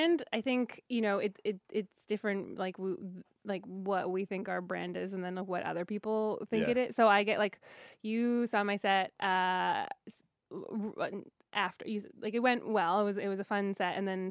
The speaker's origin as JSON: {"language": "English", "country": "Canada", "said": "I'm from Canada, yeah."}